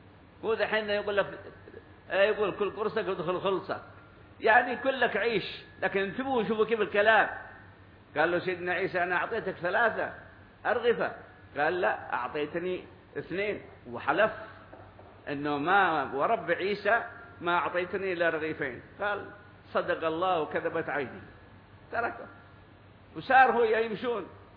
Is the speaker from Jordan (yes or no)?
no; Hadramaut, Yemen; نحن ننتمي لحضرموت وننتمي لمدرستنا